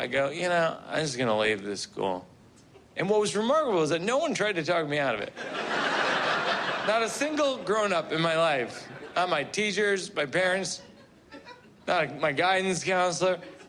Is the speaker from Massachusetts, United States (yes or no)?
yes; Shrewsbury, Massachusetts, United States; This week, I visited Shrewsbury, my hometown. I grew up in Shrewsbury, Massachusetts, yeah. I went to St. Mary's School, it's Catholic grade school from grade 1 through 8.